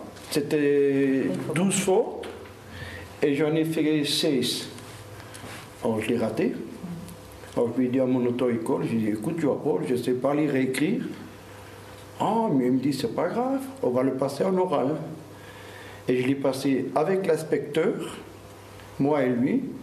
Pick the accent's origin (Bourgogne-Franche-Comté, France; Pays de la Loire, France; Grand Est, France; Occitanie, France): Grand Est, France; moved away; Je viens d'Alsace, je ne sais pas lire et écrire.